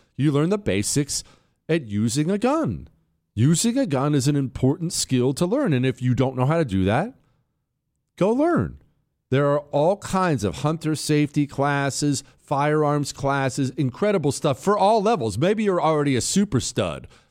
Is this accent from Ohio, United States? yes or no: yes; Ohio, United States; born there; I was born in Ohio, and my family's all from Ohio.